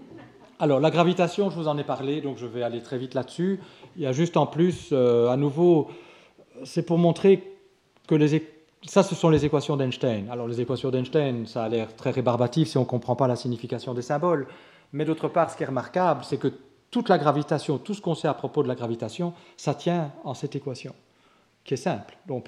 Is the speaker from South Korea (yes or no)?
no; Belgium; comme je suis belge, je dis de Brout Angler X